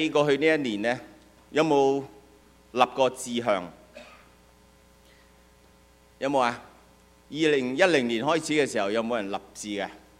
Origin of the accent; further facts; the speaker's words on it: Hong Kong; now in Canada; 在国内的朋友打即我们跟他greet 的时候，他说新年好，我们香港人就恭喜发财